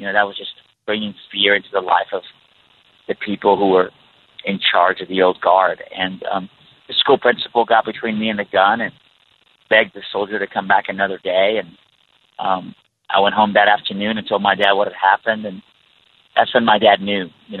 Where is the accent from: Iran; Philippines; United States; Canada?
Iran; moved away; I am from Iran, and when I was 9 years old, the Iranian revolution happened in my country.